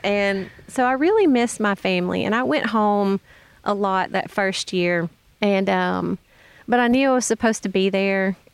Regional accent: Oakville, Alabama, United States; Born and raised in North Alabama. I grew up in Lawrence County, in a very small little place, a community, it's not even a town, called Oakville.

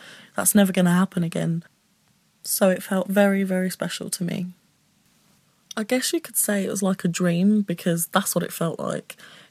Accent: Margate, South East England, United Kingdom; I'm 20 years old and I'm originally from Margate.

